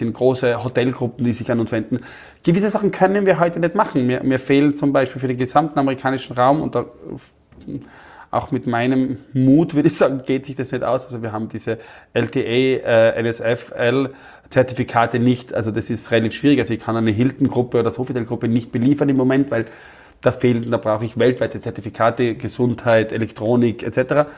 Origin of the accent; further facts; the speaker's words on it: Austria; Ich sage, ich bin aus Österreich